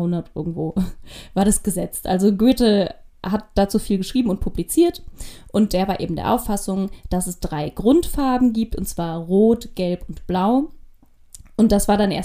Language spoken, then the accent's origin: German; Bremen, Germany; ich bin in Bremen zur Schule gegangen